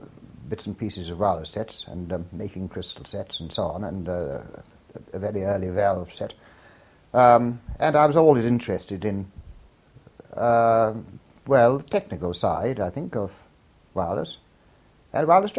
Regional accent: India; born there; I was born in India of Indian Army parents, and my grandfather, again, was a soldier, and but before him there were other soldiers.

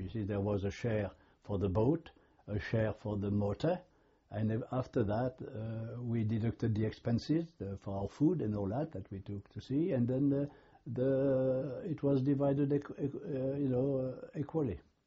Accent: Valognes, Normandy, France; I was born in Valognes, in Normandy.

